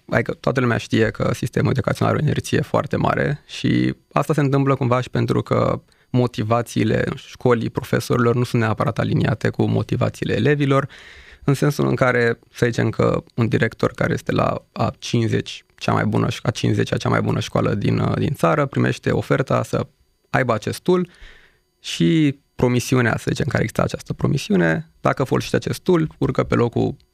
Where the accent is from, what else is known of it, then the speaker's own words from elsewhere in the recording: Romania; Eu sunt singurul român.